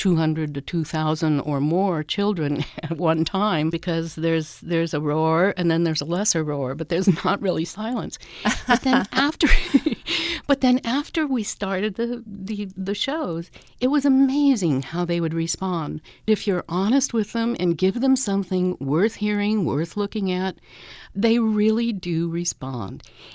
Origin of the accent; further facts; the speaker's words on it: Wyoming, United States; But I grew up in Wyoming, so it wasn't one of my choices to be an opera singer.